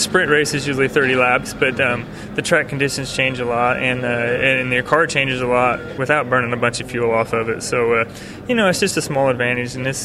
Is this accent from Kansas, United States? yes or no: yes; Chetmore, Kansas, United States; We live in Kansas. Chetmore, Kansas is our hometown.